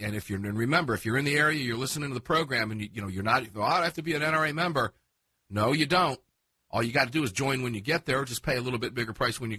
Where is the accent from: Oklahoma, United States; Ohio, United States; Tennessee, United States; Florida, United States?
Florida, United States; Tampa; Yesterday, Fox 13, my Tampa Bay, my hometown, local Fox affiliate